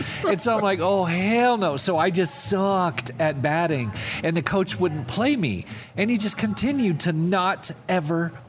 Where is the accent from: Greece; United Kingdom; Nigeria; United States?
United States; Because we're American, we have our chest stuck out.